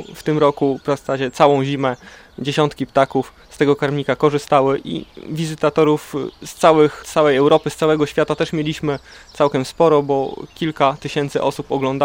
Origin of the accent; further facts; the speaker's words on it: Gniew, Pomeranian Voivodeship, Poland; Jestem z Gniewa, pracuję w ekocentrum Heliantus w Gniewie